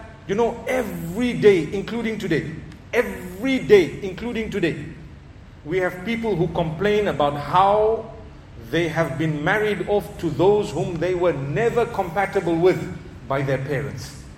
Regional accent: Zimbabwe; I come from Zimbabwe, where food being wasted is not really an option

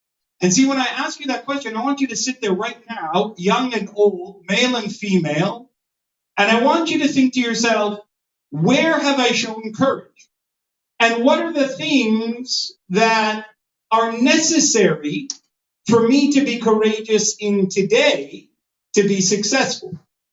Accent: Canada; growing up in Canada, I was almost schizophrenic because I went to a public school, right? We didn't have Islamic schools and any of that.

